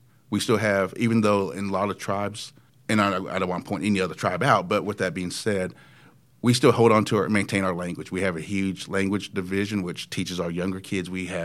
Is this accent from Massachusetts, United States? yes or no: no; Henrietta, Oklahoma, United States; also born or lived in Dallas, Texas; But I grew up in Henrietta. But let me backtrack really quick. I did grow up in Dallas, first 9 years of my life. Then we decided to move back because of my dad's job.